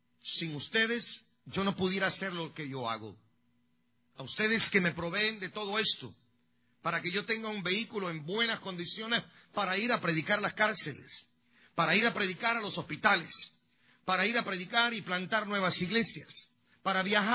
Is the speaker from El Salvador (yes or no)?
yes; El Salvador; moved away; Yo, desde el día que salí de El Salvador y me vine a esta ciudad, yo dije, vengo a quedarme y vengo por muchos años.